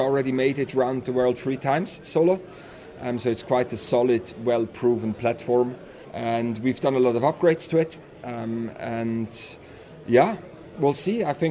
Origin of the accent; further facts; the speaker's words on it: Zurich, Switzerland; So I grew up near Zurich, and I went through normal school education